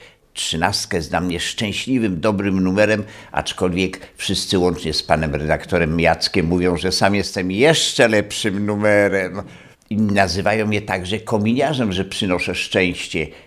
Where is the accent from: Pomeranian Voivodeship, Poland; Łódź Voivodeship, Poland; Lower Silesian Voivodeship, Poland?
Lower Silesian Voivodeship, Poland; Wrocław; jestem rodowitym wrocławianinem.